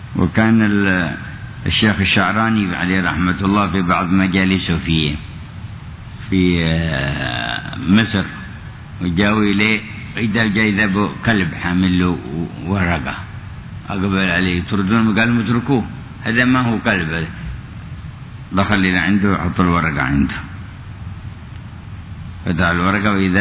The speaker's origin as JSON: {"language": "Arabic", "country": "Yemen", "said": "وكان بعض علماء في تهامة عندنا في اليمن"}